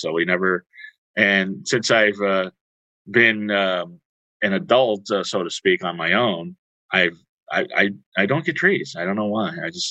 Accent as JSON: {"language": "English", "town": "Miami", "region": "Florida", "country": "United States", "tie": "born or raised there", "said": "Because I grew up in Miami, Florida, so it was weird. Christmas was weird there."}